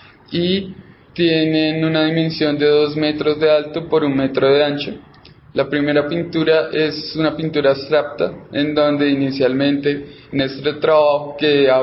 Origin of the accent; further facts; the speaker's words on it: Cota, Cundinamarca, Colombia; dado que yo soy de Cota, Cundinamarca, un pueblo cercano aledaño a Bogotá